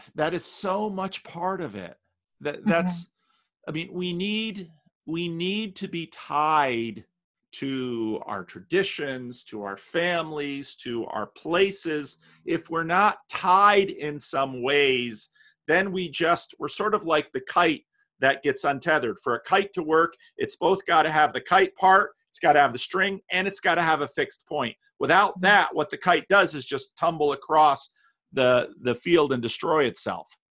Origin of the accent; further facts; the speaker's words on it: Paterson, New Jersey, United States; The dairy farmer that was in the church I grew up in Paterson, New Jersey, he hated cows.